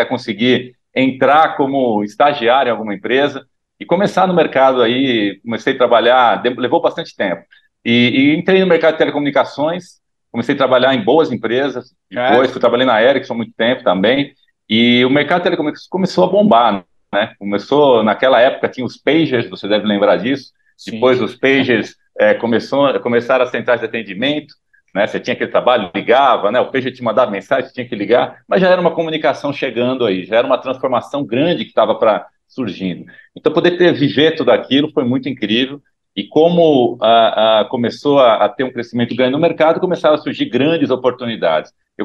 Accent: Caieiras, São Paulo, Brazil; eu sou nascido em Caieiras, né, uma cidade aqui na região metropolitana de São Paulo, de uma família basicamente de imigração italiana. E somos em 4 irmãos

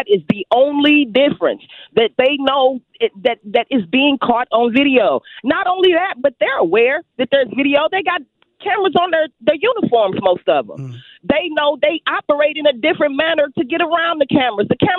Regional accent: St. Louis, Missouri, United States; I'm from the St. Louis area.

